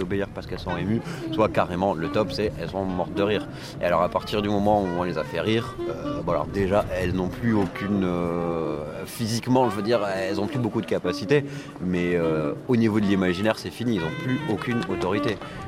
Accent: Toulouse, Occitanie, France; je viens de Toulouse

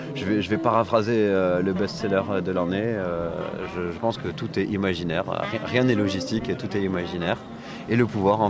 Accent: Toulouse, Occitanie, France; je viens de Toulouse

